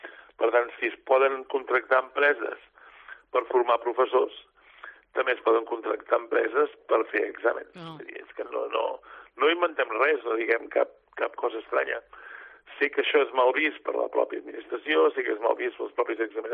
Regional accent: Catalonia, Spain; tots els catalans parlem com a mínim català i tots castellà

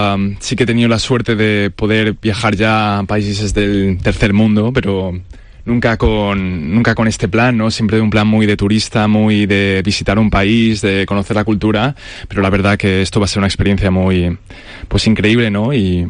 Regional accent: Balearic Islands, Spain; Yo, pues que soy de Mallorca, ¿no?

